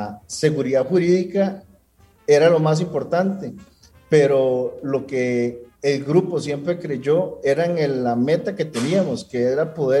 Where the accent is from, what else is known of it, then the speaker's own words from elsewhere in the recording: Costa Rica; somos costarricenses y creemos realmente